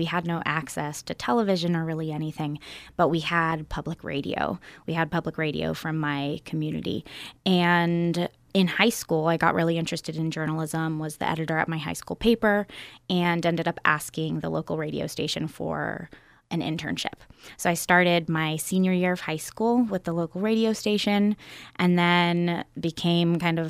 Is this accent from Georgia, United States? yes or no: no; California, United States; now in Alaska, United States; I'm a reporter from Northern California. I'm from a town of about 700 people, but I've been living kind of all over the country and Latin America for the last 10 years, and now I just moved to Alaska.